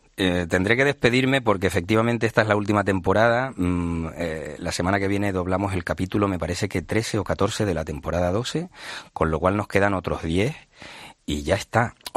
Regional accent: Spain; moved away as an adult; now in Madrid, Spain; yo soy el último español que hizo la mili, o el penúltimo, cumplo 50 en mayo y yo me vine con 21. Y bueno, me vine con 21 años a Madrid

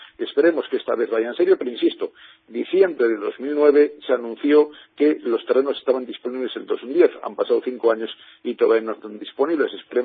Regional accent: Vigo, Galicia, Spain; Yo soy vigués y lo importante es que Vigo crezca y trabaje

